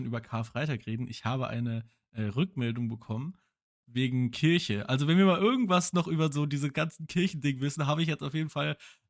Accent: Germany; So als Deutscher ist es irgendwie immer so, man sagt, hey, hier, ich arbeite viel, ich bin cool.

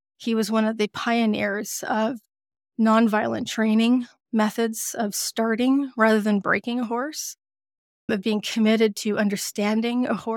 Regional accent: Texas, United States; now in Canada; I grew up in Texas, so horses are just a part of the culture in the same way that hockey is a part of the culture here in Canada, where we moved back to. I'm Canadian. I was born here, and then we moved down south and stayed there.

